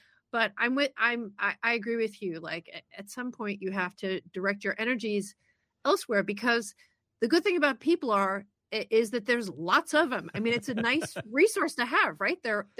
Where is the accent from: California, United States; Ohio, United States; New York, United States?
Ohio, United States; Cleveland; when I was growing up in Cleveland